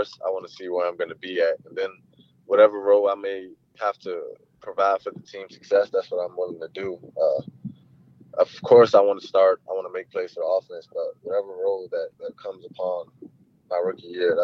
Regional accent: Maryland, United States; With the fact that I'm from Maryland, I wanted to stay home and do something kind of different.

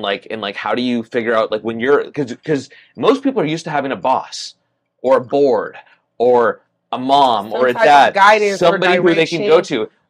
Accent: Oregon, United States; I grew up in Oregon, which is super liberal, like super super liberal, especially Portland. And then I immediately ended up going to like rural Washington.

